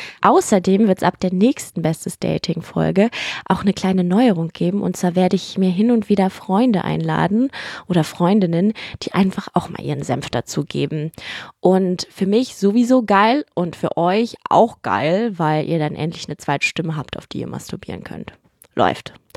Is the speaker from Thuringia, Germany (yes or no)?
no; Berlin, Germany; Und dann bin ich immer so, ich komme aus Berlin.